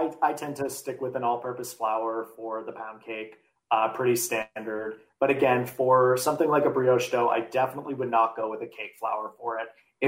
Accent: Boston, Massachusetts, United States; I'm from Boston originally, and my family is still out there.

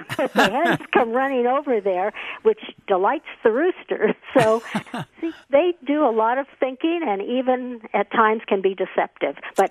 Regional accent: Midwest, United States; and of course I'm a Midwesterner, so I'm a bit biased

